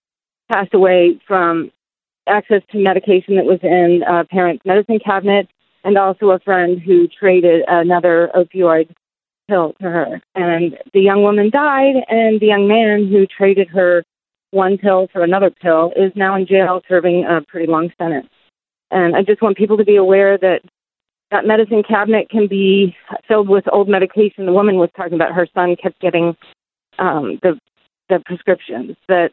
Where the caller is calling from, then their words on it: Centerville, United States; So I'm calling from Centerville